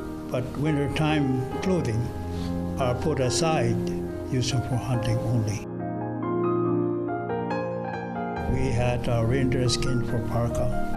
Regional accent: St. Lawrence Island, Alaska, United States; born there; I was born here on St. Lawrence Island.

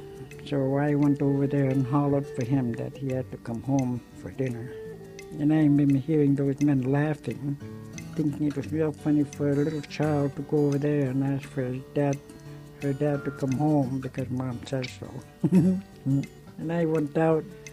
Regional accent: White Mountain, Alaska, United States; also born or lived in Nome; I was born in White Mountain, Alaska. The year of 1941 to my parents … My parents and I lived in White Mountain most of the years that I was raised here until we moved to Nome

